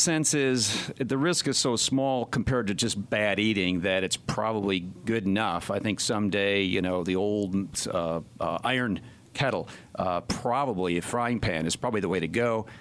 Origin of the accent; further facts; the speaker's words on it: Wisconsin, United States; Bratwurst for sure big in Wisconsin where I grew up, and I was just back from my high school reunion